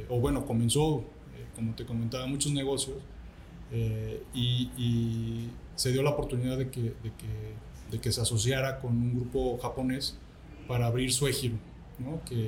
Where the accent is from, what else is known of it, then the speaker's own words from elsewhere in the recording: Guadalajara, Jalisco, Mexico; Soy nacido aquí en Guadalajara. Como bien dijiste, de padres japoneses que migraron en los 60s aquí a esta ciudad, ¿no? Yo soy ya tapatío.